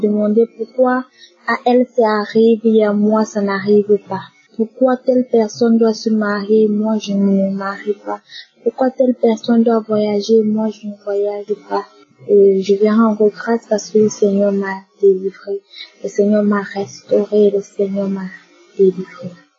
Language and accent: French; Cameroon; Je suis camerounaise et je vis au Cameroun.